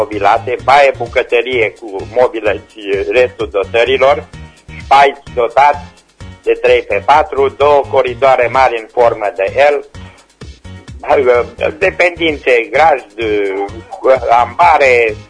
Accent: Timișoara, Timiș County, Romania; sunt din Timișoara.

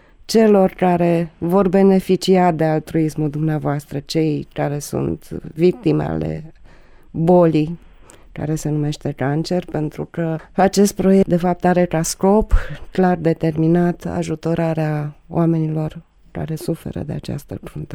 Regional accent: Reșița, Caraș-Severin, Romania; de-abia aștept să vă vedem aici, la noi acasă, la Reșița, în Banat

